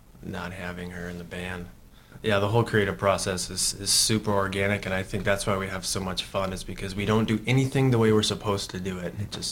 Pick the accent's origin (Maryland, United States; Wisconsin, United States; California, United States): Wisconsin, United States; Heather and I grew up on County Road G, and we all sort of live right off of County Road G right now. So in Buffalo County, Wisconsin.